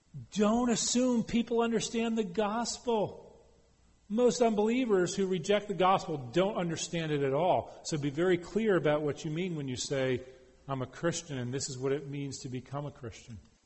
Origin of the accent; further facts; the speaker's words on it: Connecticut, United States; wait a second, I grew up in Connecticut. I know what the size of Rhode Island is.